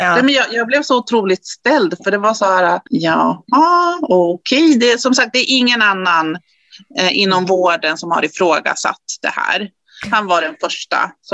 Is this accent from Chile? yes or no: yes; Chile; Jag är chilenare. Min familj, så jag har en typisk latinofamilj.